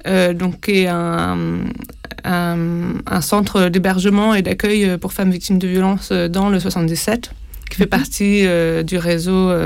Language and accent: French; Caen, Normandy, France; also born or lived in London / Berlin; je suis née en Angleterre, à Londres. J'ai habité là-bas pendant 7 ans. Après, ma famille a déménagé à Berlin et j'ai grandi à Caen après.